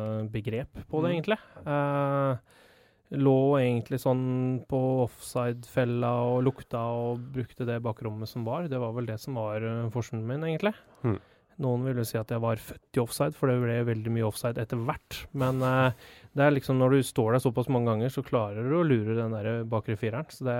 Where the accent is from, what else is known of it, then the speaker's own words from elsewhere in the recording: Hamar, Innlandet, Norway; synes det gøy å være hjemme på Hamar, se fotballen der oppe